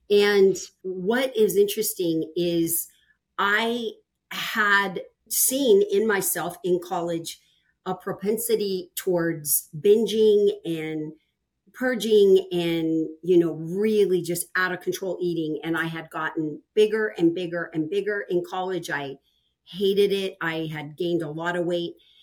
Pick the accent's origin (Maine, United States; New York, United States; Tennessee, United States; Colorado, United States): Colorado, United States; I grew up in Colorado, actually, where, you know, in your home state.